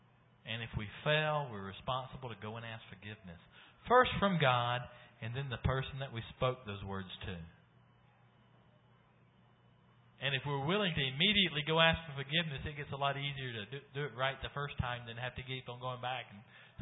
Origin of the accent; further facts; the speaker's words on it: Georgia, United States; also born or lived in Tennessee; now I'm from Georgia. I was actually born in Tennessee.